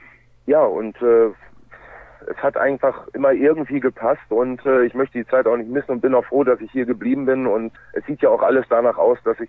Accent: Lübbecke, North Rhine-Westphalia, Germany; born there; also born or lived in Minden / Bremerhaven; ich bin tatsächlich in Lübbecke zur Welt gekommen, habe dort die ersten 4 Lebensjahre dann im Raum Minden gewohnt, bin dann aber, habe einen kleinen Abstecher nach Bremerhaven gemacht

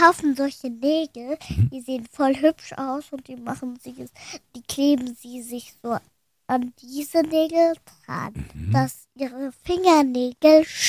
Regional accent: Reutlingen, Baden-Württemberg, Germany; ich komme aus Reutlingen und ich bin 6.

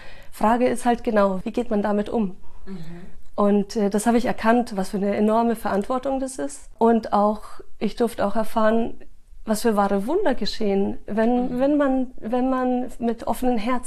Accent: Chile; also born or lived in South America; Also ich bin ja in Südamerika aufgewachsen auch, ne? Und habe dazu, also auch deswegen so meine Affinität zu diesen ganzen Ländern. Ich selber zwar aus Chile

